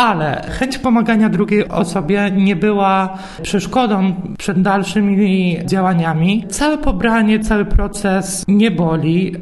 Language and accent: Polish; Trębaczew, Łódź Voivodeship, Poland; pochodzę z Trębaczewa.